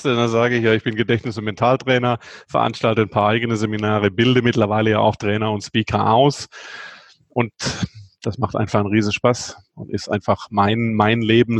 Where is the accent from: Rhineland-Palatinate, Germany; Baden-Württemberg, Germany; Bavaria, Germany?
Baden-Württemberg, Germany; Friedrichshafen; born or raised there